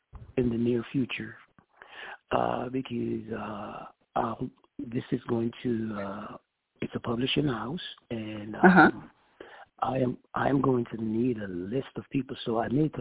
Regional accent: Jamaica; being that I'm Jamaican, I had to put that Jamaican flavor in as well

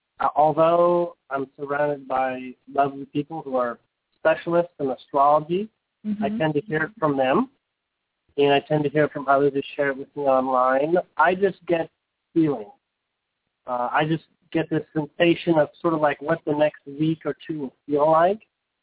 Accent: Montreal, Quebec, Canada; now in Seattle, United States; I'm from Montreal, but I live in Seattle. You know, my brothers and family live in Montreal.

